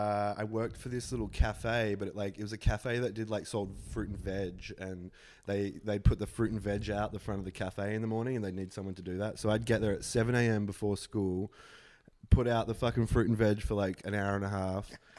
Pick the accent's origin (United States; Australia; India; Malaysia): Australia; Perth, Western Australia; It's not a bad spot. It's a cool place, but it's far away from everything.